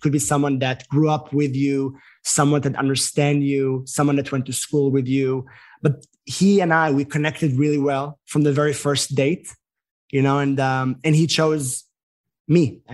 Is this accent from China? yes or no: no; Israel; now in United States; You have the chutzpah to go and ask for anything as an American being from Israel, you know?